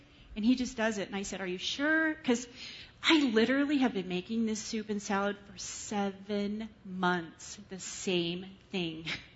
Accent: California, United States; now in New Mexico, United States; I know I'm in New Mexico. I'm not from here. I'm from California

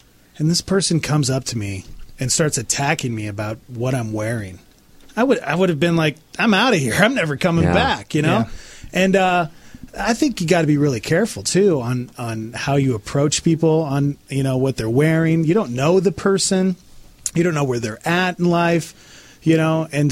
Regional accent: Montana, United States; This was years ago. ago at a church where I grew up in Montana

